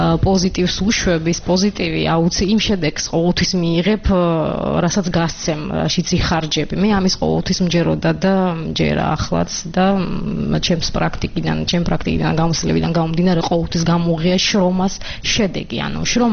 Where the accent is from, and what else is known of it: Sukhumi, Abkhazia, Georgia; born or raised there; moved away